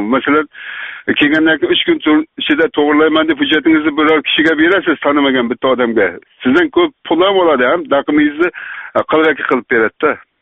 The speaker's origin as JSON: {"language": "Uzbek", "town": "Yangibazar", "region": "Khorezm Region", "country": "Uzbekistan", "lives_now": "Russia", "said": "Xorazmdanman. Xorazmda Yangi bozordanman. Yangi bozorda, kolxozda. Hamza kolxozda."}